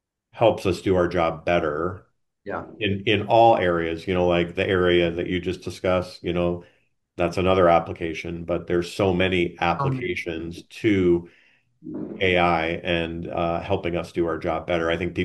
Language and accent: English; New York, United States; now in Arizona, United States; I moved from New York to Arizona, very different.